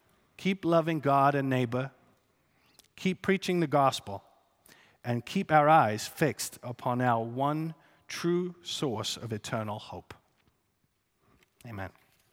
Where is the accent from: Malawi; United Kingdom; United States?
United Kingdom; born there; I could tell you firsthand, as a British-born person, the sun absolutely did set on the British Empire.